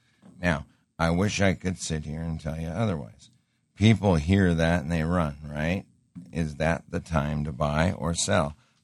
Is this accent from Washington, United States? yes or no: no; Montana, United States; I grew up in Montana in a rough environment.